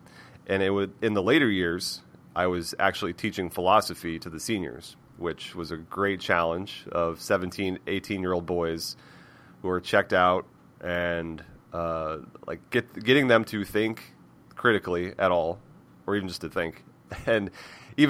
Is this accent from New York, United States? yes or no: no; Florida, United States; So I am born and raised in Florida, and after college